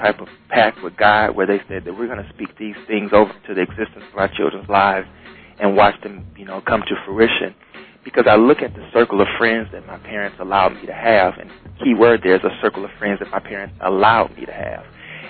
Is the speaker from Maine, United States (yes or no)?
no; Muskegon Heights, Michigan, United States; they would be surprised when they found out that I was from Muskegon Heights. But for me, success in Muskegon Heights was never a surprise.